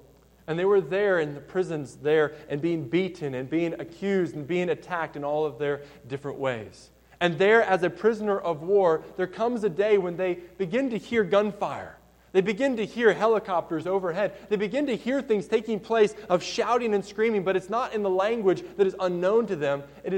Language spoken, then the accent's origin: English; Virginia, United States; when I grew up in Virginia